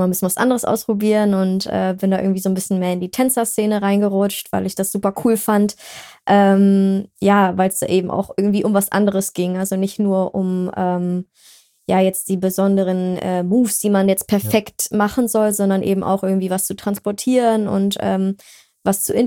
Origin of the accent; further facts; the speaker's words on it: Hanover, Lower Saxony, Germany; also ich komme ja ursprünglich gar nicht von hier, ich komme aus Hannover ursprünglich.